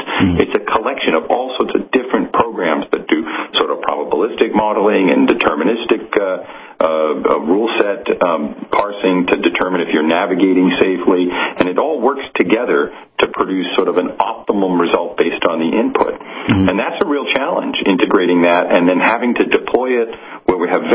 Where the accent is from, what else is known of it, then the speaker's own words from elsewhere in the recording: Boston, Massachusetts, United States; now in Plymouth, United Kingdom; Well, I live in Plymouth in the UK, and I grew up in Boston, Massachusetts, making all the trips down to see the Plymouth Rock and the Pilgrim Monument in Provincetown.